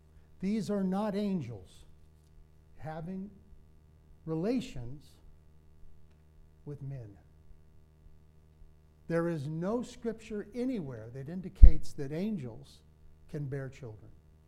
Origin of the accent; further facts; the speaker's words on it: Ireland; And I'm an Irishman.